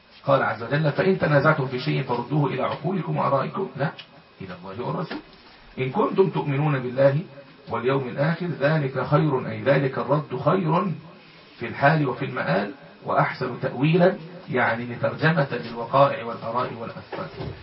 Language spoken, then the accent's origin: Arabic; Egypt; طب انا كمصري